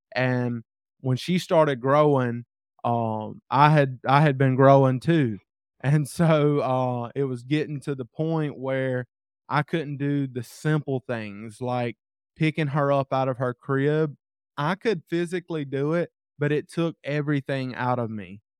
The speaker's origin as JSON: {"language": "English", "region": "the South", "country": "United States", "tie": "born or raised there", "said": "growing up in the South, we ate tons of fried food and country food"}